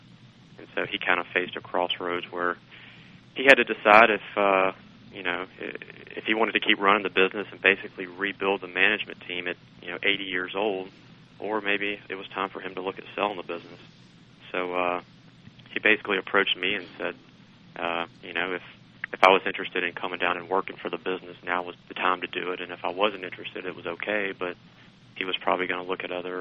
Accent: Birmingham, Alabama, United States; I grew up in Birmingham

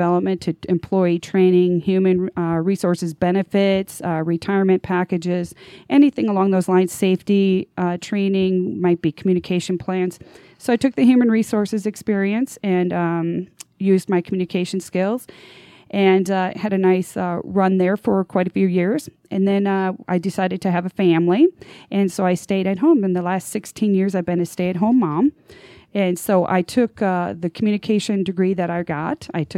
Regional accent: Green Bay, Wisconsin, United States; also born or lived in Arizona; So I was born and raised in Green Bay, so I like to tease people and tell them so I was a natural-born talker.

